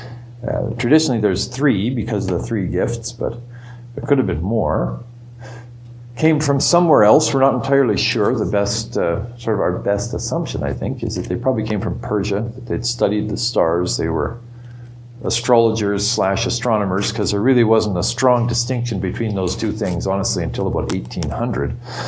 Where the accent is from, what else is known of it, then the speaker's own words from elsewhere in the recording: Alberta, Canada; growing up in Shuruvark, right outside of Edmonton